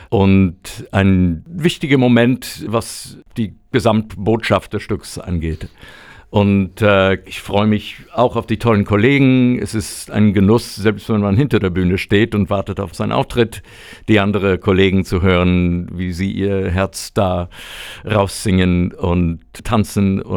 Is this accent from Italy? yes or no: no; New York, United States; German is a second language; now in Germany; für mich als gebürtiger Amerikaner immer noch so ein wichtiges Ding